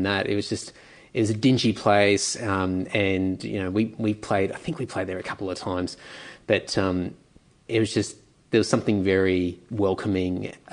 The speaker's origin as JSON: {"language": "English", "region": "Queensland", "country": "Australia", "lives_now": "Sydney, Australia", "said": "I'm originally from Queensland and I moved to Sydney, I don't know, 15 odd years ago or whatever it was."}